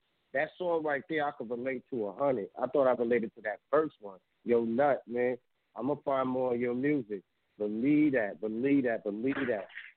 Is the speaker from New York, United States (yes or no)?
yes; Bronx, New York, United States; I'm from the Bronx, but I love y'all, man. Shout out to my Brooklyn people out there, man.